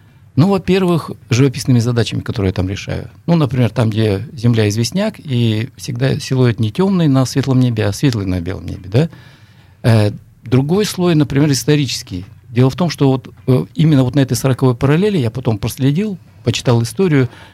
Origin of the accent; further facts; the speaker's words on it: Crimea, Ukraine; Во-первых, я детство провел в Крыму.